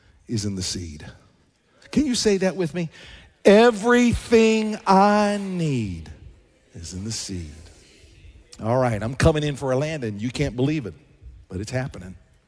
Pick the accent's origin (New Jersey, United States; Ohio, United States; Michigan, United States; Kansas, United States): Kansas, United States; Garden City; I was raised in Kansas. Seriously, Kansas. Garden City, Kansas. Flat.